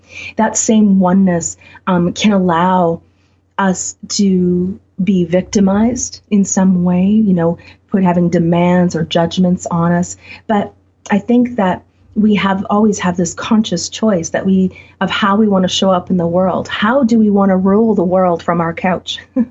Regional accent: Canada; being the Canadian, being the observer to what's playing out in the States

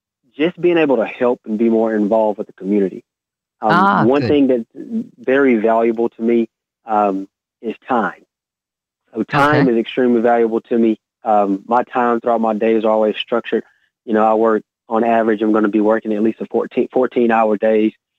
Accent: Van Vleck, Texas, United States; I want to actually go back to my hometown, which is Van Vleck, and I want to help build it up more

